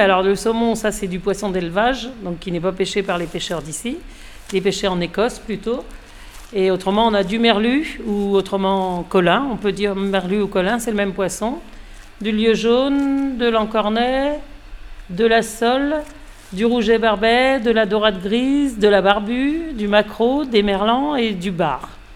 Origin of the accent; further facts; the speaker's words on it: Lancieux, Brittany, France; Et puis on est nés, en plus, on est natifs de Lancieux. Donc la commune d'à côté